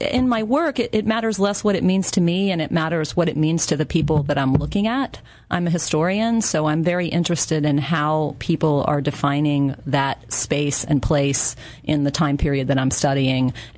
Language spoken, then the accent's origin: English; Atlanta, Georgia, United States; So I grew up in Atlanta, where people didn't want to talk about these things.